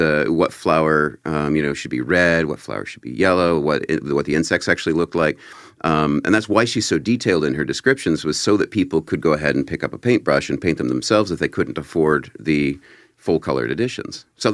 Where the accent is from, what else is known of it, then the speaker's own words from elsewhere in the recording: Kansas, United States; I grew up in Kansas, and so it's a lot more kind of nature than what you would find in downtown Cincinnati, I suppose.